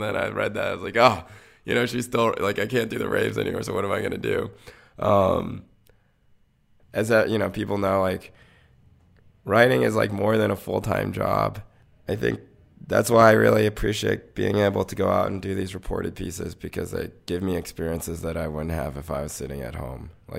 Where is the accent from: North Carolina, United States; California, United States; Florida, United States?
North Carolina, United States; I grew up in North Carolina. So there were plenty of racist people who would make me aware that I was not white.